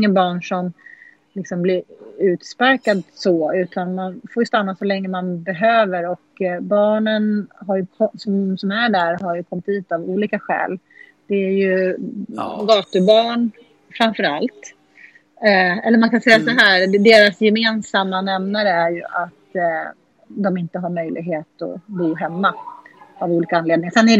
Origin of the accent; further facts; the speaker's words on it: Thailand; now in Sweden; Ja, Thailand är ju mitt hemland